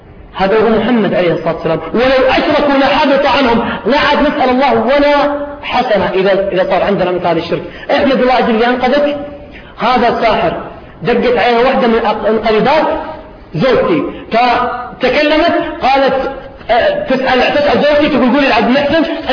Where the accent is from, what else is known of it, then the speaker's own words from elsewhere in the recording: Riyadh, Riyadh Province, Saudi Arabia; عندنا في الرياض